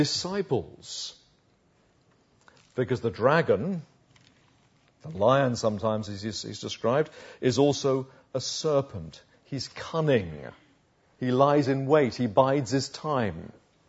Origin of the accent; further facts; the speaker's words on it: Uxbridge, London, United Kingdom; Where I grew up in Uxbridge, there's a martyr's memorial.